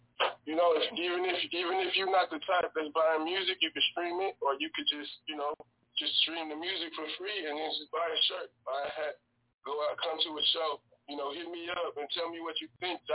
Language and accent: English; Oakland, California, United States; And I'm from East Oakland, but we wasn't really a downtown guy.